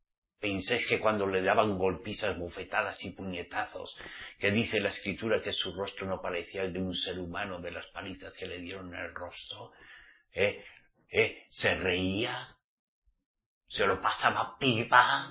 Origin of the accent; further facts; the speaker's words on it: Spain; Como yo soy español. Y a la vez israelita redimido por la sangre de Yahshua.